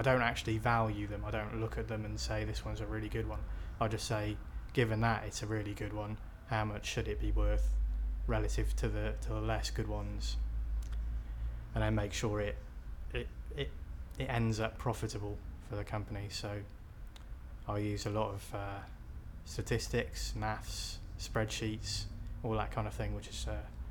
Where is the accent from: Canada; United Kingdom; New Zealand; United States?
United Kingdom; Newport, Wales; also born or lived in Guyana / Birmingham; I moved with my parents to Birmingham. But I grew up in Wales, in Newport, in a little village just on the outskirts, which was quite hilly and grassy, and lots of sheep.